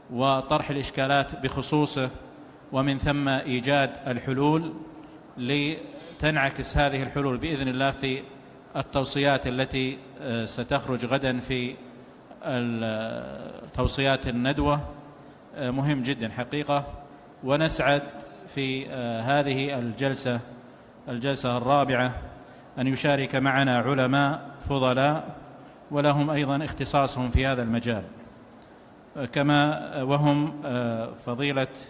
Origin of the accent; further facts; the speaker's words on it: Saudi Arabia; علمائنا الأكابر في بلادنا السعودية فريضة